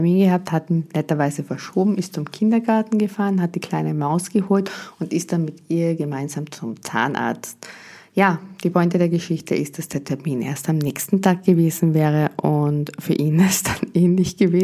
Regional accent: Austria; So heißt es hier bei uns in Österreich oder im Süden.

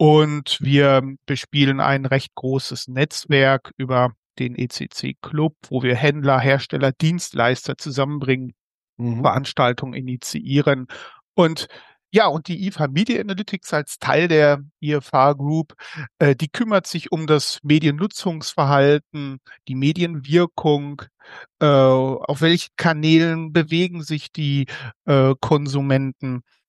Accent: North Rhine-Westphalia, Germany; now in Cologne, Germany; ich bin kein Kölner. Ich komme aus dem Ruhrgebiet und bin nur geduldeter Rheinländer hier, seitdem ich beim IFH Köln arbeite.

